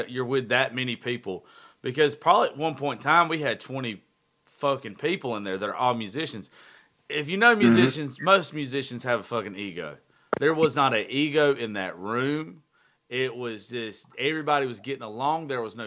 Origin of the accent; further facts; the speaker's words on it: Georgia, United States; now in Nashville, United States; We're all from Georgia.